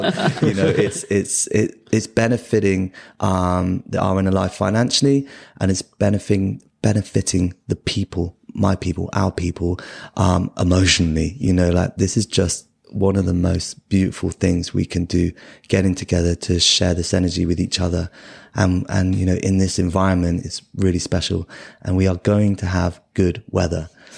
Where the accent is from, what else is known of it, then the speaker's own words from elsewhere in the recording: Hayle, South West England, United Kingdom; I grew up in Hale, down in Cornwall, and they got 3 miles of golden sand and sand dunes